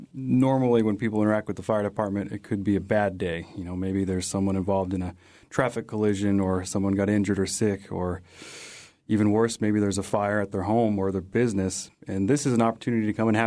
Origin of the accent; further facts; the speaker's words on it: Seattle, Washington, United States; now in Juneau, United States; Well, I grew up in Seattle, and I'd always had an interest in emergency management